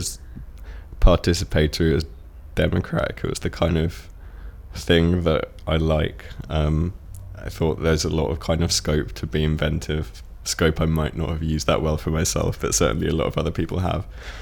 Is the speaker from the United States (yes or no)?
no; Tadley, South East England, United Kingdom; I was born on 21st of February 1987 and I'm from Tadley, which is in Hampshire, south of England.